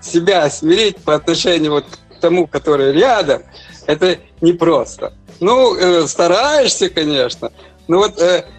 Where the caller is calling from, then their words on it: Germany; Я з Німеччини, і … мою дружину Віра.